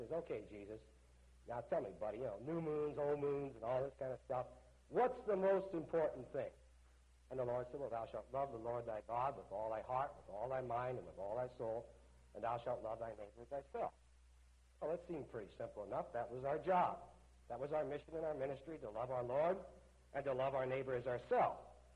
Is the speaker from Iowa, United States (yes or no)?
no; Louisville, Kentucky, United States; being a hillbilly, I'm from Louisville, Kentucky, you know, where we got the beautiful horses and fast women.